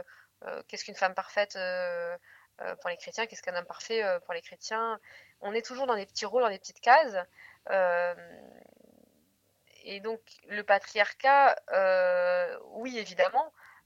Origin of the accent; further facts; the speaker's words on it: Morocco; also born or lived in China; moi, j'ai grandi au Maroc, notamment en Chine